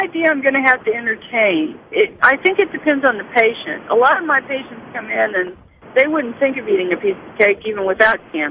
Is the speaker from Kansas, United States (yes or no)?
yes; Lawrence, Kansas, United States; I grew up in Lawrence, Kansas